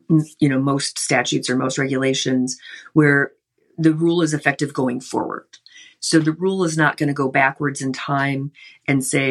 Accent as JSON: {"language": "English", "region": "Michigan", "country": "United States", "said": "A lot of state laws are different, and I'm from Michigan, so Michigan's rule is basically one of reason"}